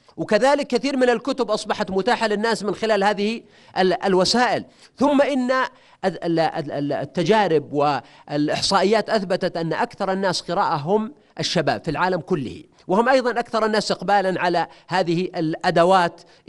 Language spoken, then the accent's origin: Arabic; Buraidah, Al-Qassim, Saudi Arabia; أذكر من كان عندنا في بريدة مجموعة مكتبات تجارية